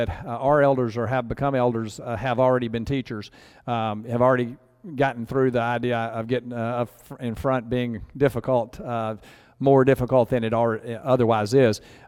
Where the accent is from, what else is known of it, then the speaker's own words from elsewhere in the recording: Texas, United States; You know, I've seen cowboys when I was growing up in Texas